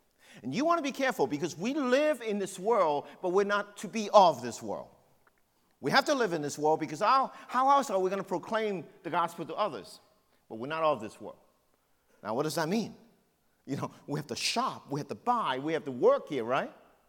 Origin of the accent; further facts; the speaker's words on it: New York City, New York, United States; Now, I grew up in New York City. I know the Empire State Building.